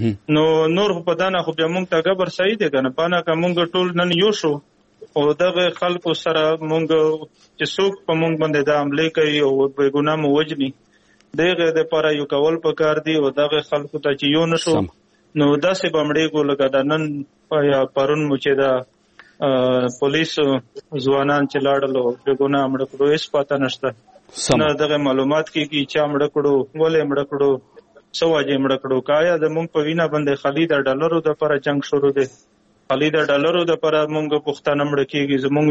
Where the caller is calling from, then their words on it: Bannu, Khyber Pakhtunkhwa, Pakistan; خبرې کوم ضلع بنونه.